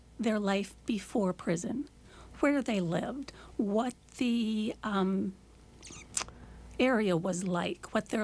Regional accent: Minnesota, United States; I talk about the weather because I'm Minnesotan

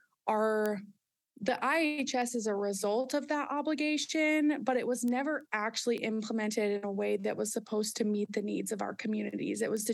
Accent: Martin, South Dakota, United States; now in Duluth, United States; I'm originally from Southwestern South Dakota. My hometown is Martin, which is right off of my home reservation, the Pine Ridge Indian Reservation.

